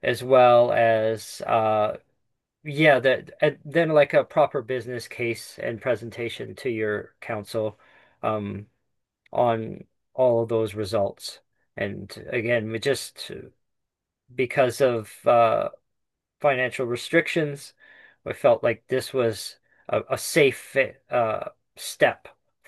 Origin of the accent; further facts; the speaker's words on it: Haines Junction, Yukon, Canada; But like the community I grew up in Haines Junction, lots of people, they do it in their backyards and it's a pretty regular thing.